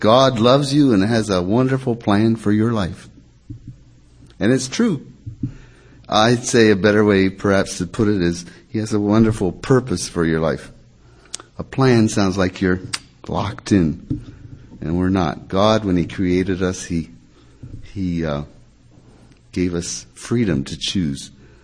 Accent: Burundi; also born or lived in Kenya; I live in Burundi. I grew up there and also in Kenya at boarding school. It's a small country about the size of maybe New Jersey.

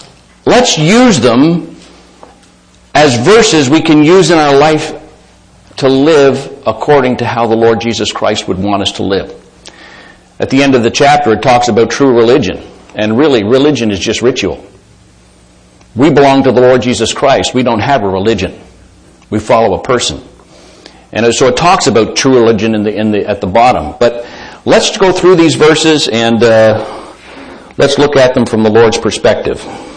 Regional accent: Canada; we were living in Toronto at the time. I was raised in Canada and raised on Canadian football.

